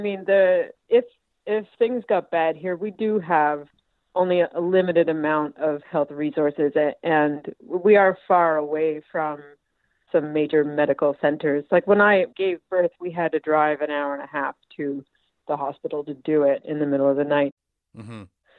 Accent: Mabou, Nova Scotia, Canada; also born or lived in Toronto; I live in my hometown, my home village in Mabu, in Cape Breton right now. So I moved out of Toronto late 2015, and I moved back to Nova Scotia.

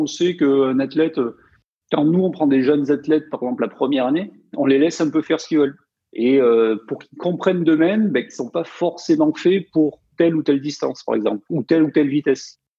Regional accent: Provence-Alpes-Côte d'Azur, France; J'ai 53 ans, je viens des Hautes-Alpes.

